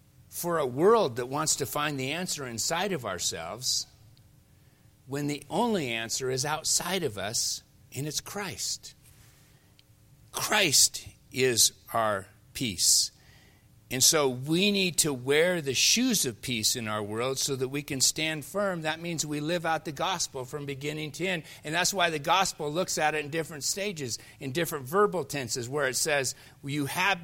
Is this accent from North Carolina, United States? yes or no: no; Seattle, Washington, United States; I mean, I grew up in Seattle. normally the weather was gray skies.